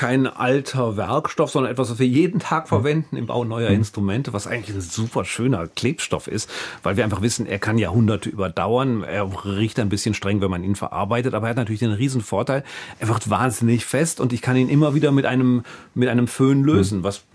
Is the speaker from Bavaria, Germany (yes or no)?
no; Bonn, North Rhine-Westphalia, Germany; Ich bin natürlich auch als Rheinländer und als Bonner und ich habe eine Mutter aus Köln und von daher fühle ich mich natürlich viel mehr als Kölner häufig.